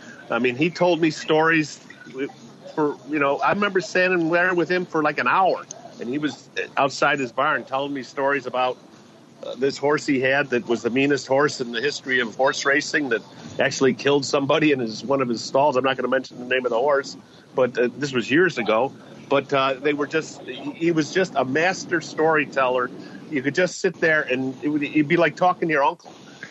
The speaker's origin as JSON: {"language": "English", "town": "Rochester", "region": "New York", "country": "United States", "tie": "born or raised there", "said": "And he's from Rochester, New York, my hometown."}